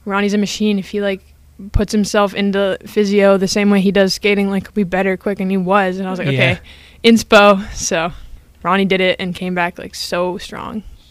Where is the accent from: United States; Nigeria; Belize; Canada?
Canada; growing up in Canada